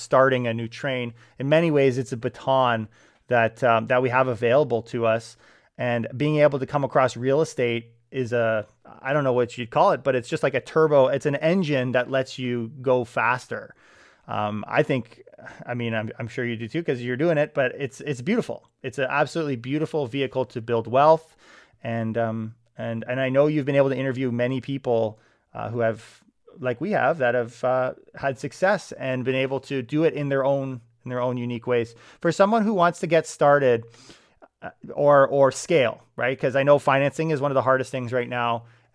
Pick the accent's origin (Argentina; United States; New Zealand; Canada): Canada; I'm Canadian for several generations